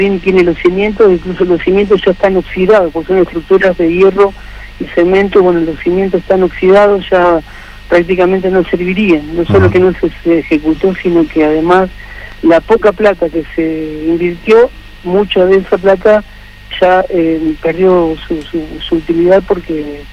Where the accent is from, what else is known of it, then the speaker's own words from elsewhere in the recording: Santa Fe, Argentina; Yo soy de Santa Fe